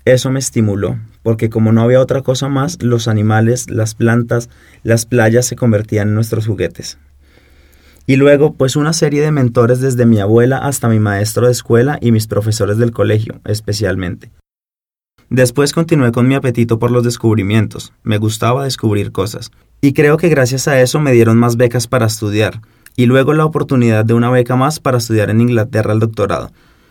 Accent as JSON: {"language": "Spanish", "country": "Colombia", "said": "ahí es cuando me di cuenta de cuántos jóvenes en Colombia y obviamente en mi pueblo se pierden"}